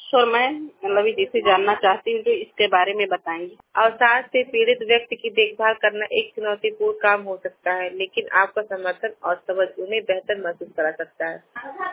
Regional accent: Basti, Uttar Pradesh, India; मेरा उम्र 32 साल है, मैं बस्ती मोबाइल वाले से हूँ।

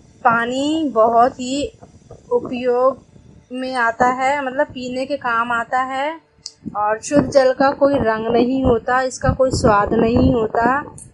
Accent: Shivpuri, Madhya Pradesh, India; मैं मध्य प्रदेश शिवपुरी से हूँ

